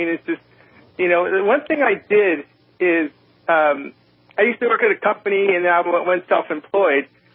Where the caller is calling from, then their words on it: Riverside, California, United States; I'm calling from Riverside.